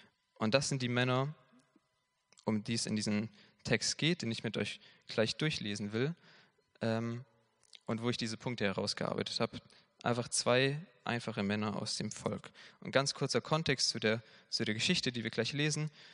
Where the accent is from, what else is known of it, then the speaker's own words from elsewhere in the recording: Baden-Württemberg, Germany; now in Mainz, Germany; ich komme ursprünglich aus Baden-Württemberg und bin dann hier fürs Studium nach Mainz gezogen. Und ich wohne jetzt inzwischen im Spenerhaus